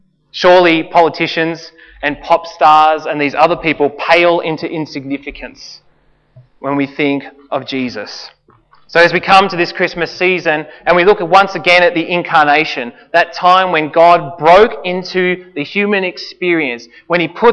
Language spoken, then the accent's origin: English; Launceston, Tasmania, Australia; Well, he's from my hometown.